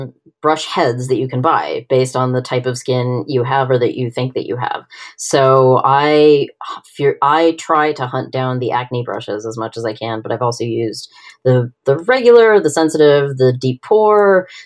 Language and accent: English; Washington, United States; I grew up outside of Seattle, and everyone there knows Eddie Bauer